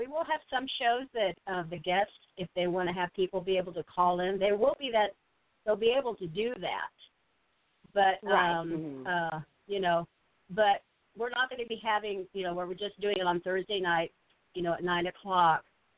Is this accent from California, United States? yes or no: yes; California, United States; now in Texas, United States; I'm a dry heat girl. You know, I'm originally Californian. You know, I escaped there a few years ago.